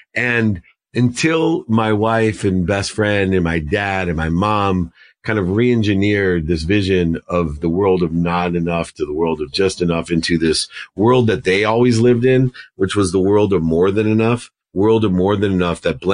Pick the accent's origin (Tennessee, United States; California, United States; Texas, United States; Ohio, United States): Ohio, United States; So the first was the world that I grew up in Northeast Ohio of not enough